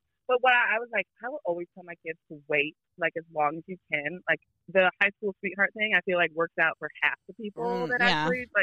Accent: Montana, United States; And coming from, like, I came from Montana where it was the same thing. It was like, you want to go to the other town, it's 2 or 3 hours to get to the next town.

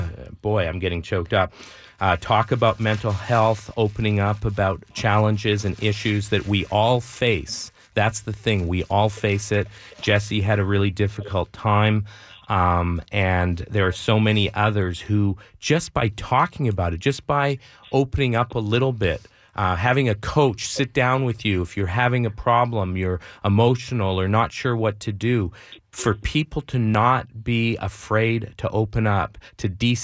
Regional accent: Winnipeg, Manitoba, Canada; Stu Gershman spent a lot of time at our house growing up in Winnipeg.

